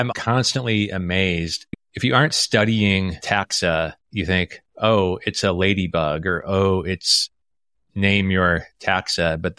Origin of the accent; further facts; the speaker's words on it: Omaha, Nebraska, United States; I grew up in Omaha, Nebraska.